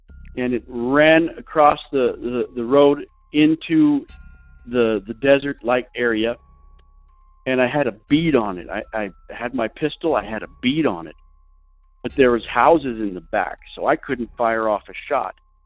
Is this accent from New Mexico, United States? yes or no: yes; New Mexico, United States; I'm from New Mexico.